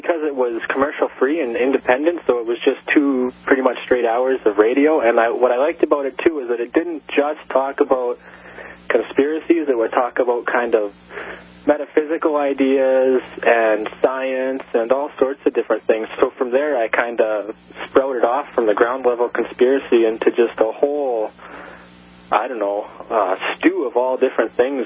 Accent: Canada; I'm not from International Falls, actually. I'm from across the border in Canada, so I didn't really have a skin in the game.

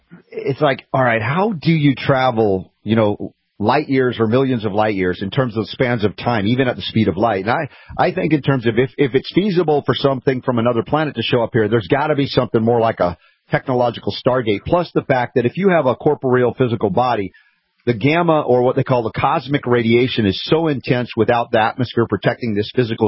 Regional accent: Deep South, United States; She's not only the Southern charm that I love so much, growing up in the Deep South for 30 years or so

